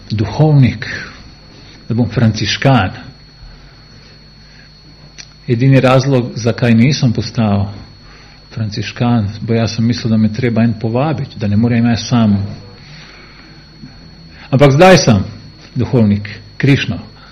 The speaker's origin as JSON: {"language": "Slovenian", "town": "Solin", "region": "Split-Dalmatia County", "country": "Croatia", "tie": "born or raised there", "said": "Spomnim, ko sem bil otrok v Splitu v Solinu, smo živeli pri stari mamici in dedu"}